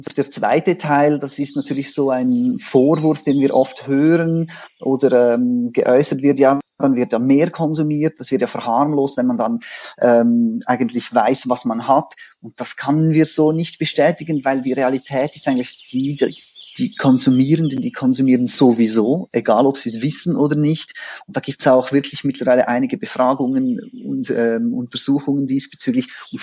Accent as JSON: {"language": "German", "country": "Switzerland", "said": "Ich bin aus der Schweiz, wie man hört. Ich wohne in Zürich. Ich arbeite in Zürich. Genau, ich bin 37."}